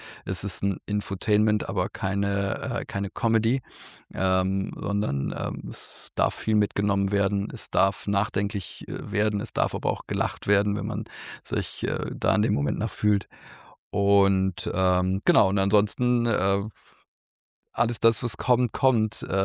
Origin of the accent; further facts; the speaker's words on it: Mönchengladbach, North Rhine-Westphalia, Germany; Mönchengladbach, meine Heimatstadt